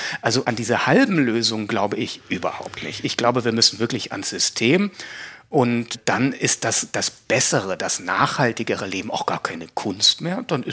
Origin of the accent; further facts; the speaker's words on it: Baden-Württemberg, Germany; wenn man sieht, wo ich aufgewachsen bin, im allerschönsten Südbaden, der ja nun wirklich auch ein Naturparadies ist